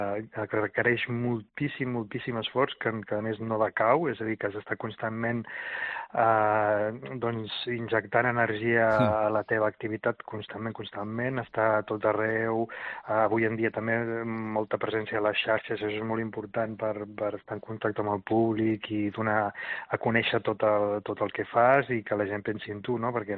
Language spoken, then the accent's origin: Catalan; Sant Pere de Ribes, Catalonia, Spain; born there; jo sóc nascut a Sant Pere de Ribes, de fet encara hi visc ara, i és un poble relativament petit dins el que és la província de Barcelona, està a prop de la costa